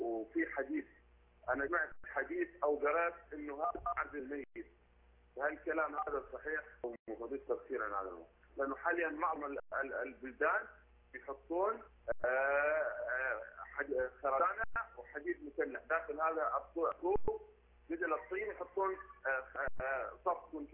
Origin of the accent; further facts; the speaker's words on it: Syria; أنا سوري، أنا بلاد الشام